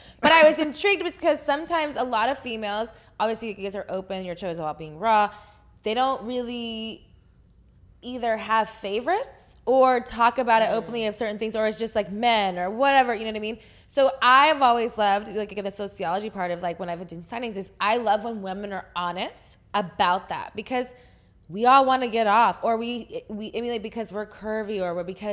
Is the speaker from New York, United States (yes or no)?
no; Texas, United States; I'm from Texas.